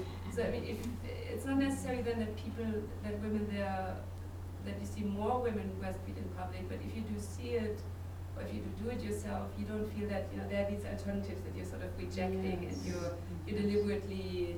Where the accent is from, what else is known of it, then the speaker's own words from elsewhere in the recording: Germany; I had both my children in Canada, but I'm from Germany originally